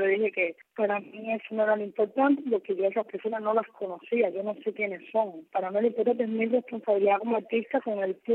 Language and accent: Spanish; Cuba; yo soy cubana, yo puedo venir a Cuba donde yo quiera, estoy con mis papeles arreglados, yo no tengo ninguna irregularidad migratoria.